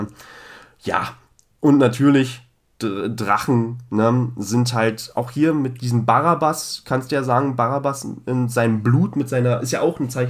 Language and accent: German; Chorin, Brandenburg, Germany; ich kann mich erinnern, ich komme ja aus Brandenburg